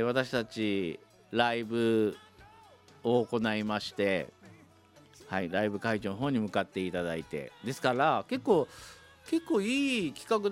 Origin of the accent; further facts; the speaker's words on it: Iwamizawa, Hokkaido, Japan; 20歳になってで成人式、まあ、もちろん出身は岩見沢でして、で岩見沢から札幌に専門学校通ってまして、